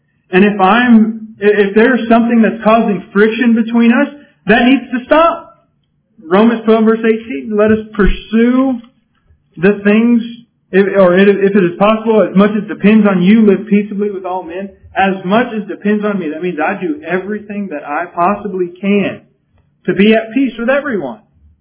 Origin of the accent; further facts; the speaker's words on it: California, United States; growing up in California, from time to time we'd have police chases.